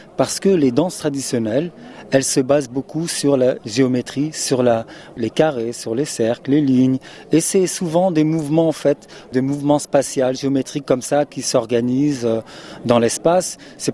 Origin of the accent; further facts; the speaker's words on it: Portugal; même si je suis portugais